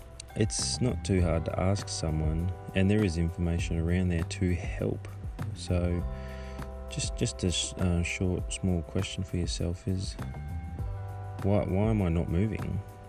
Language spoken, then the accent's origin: English; Australia; I'm just an Aussie bloke, down to earth, pretty chill.